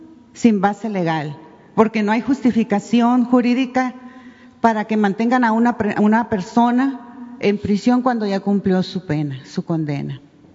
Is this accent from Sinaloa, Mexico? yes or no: yes; Sinaloa, Mexico; soy periodista independiente de Sinaloa.